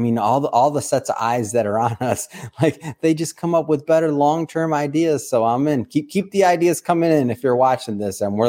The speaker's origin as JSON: {"language": "English", "town": "Detroit", "region": "Michigan", "country": "United States", "tie": "born or raised there", "said": "I grew up in Detroit, right on the border there."}